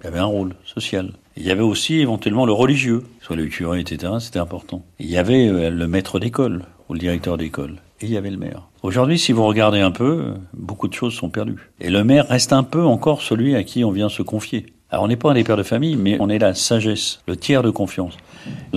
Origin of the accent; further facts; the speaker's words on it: Les Mureaux, Île-de-France, France; Moi, je suis né au Mureaux, déjà c'est un point important. J'ai fait toute ma scolarité au Mureaux